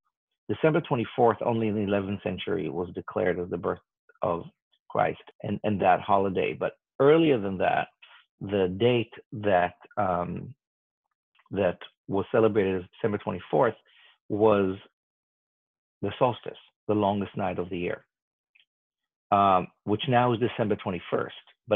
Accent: Israel; growing up in Israel

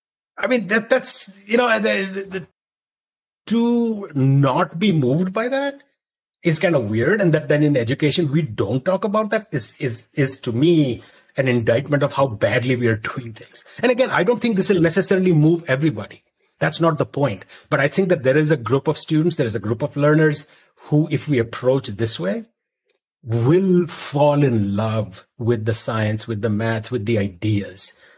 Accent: Mizoram, India; also born or lived in Delhi; when I was growing up in Mizoram in India and in Delhi

